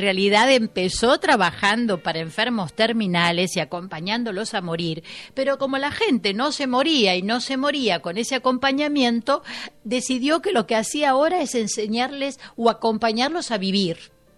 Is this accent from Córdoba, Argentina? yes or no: no; Buenos Aires, Argentina; accent: porteño; also born or lived in Reconquista, Santa Fe / Lugo, Spain; Viví casi toda mi vida en Buenos Aires, así que tengo la tonadita porteña.